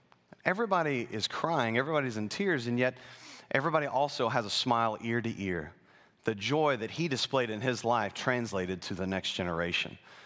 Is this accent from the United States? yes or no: yes; Wylie, Texas, United States; now in Centennial, United States; But we all live in Centennial, Colorado, but Kristen and I are from North Texas. So we're from Wylie, Texas.